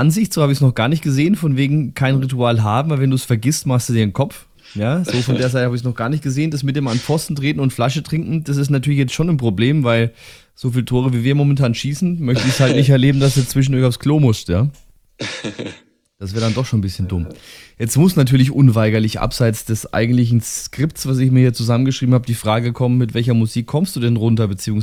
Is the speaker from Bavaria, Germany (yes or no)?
yes; Munich, Bavaria, Germany; zumindest schon mal als Münchner